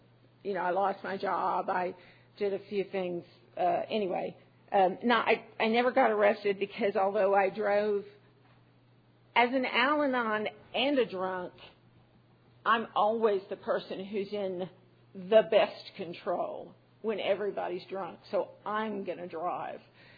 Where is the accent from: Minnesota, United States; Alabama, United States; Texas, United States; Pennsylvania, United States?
Texas, United States; Austin; And I'm from Austin, and I go to the Northland.